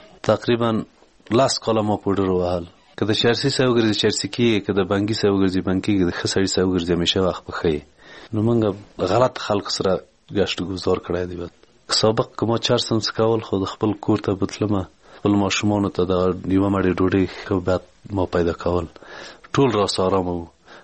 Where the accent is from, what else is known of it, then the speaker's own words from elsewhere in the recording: Parwan, Afghanistan; د پروان د ولایت یمه، د غوربند ولسوالۍ.